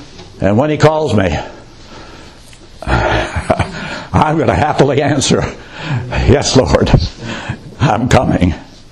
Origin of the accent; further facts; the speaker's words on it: Claypool, Indiana, United States; I never saw in my local Methodist church that I grew up in Claypool, Indiana.